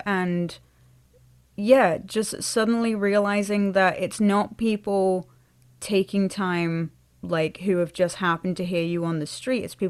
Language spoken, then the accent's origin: English; Norwich, East of England, United Kingdom; I am a musician from the Norfolk and Norwich area.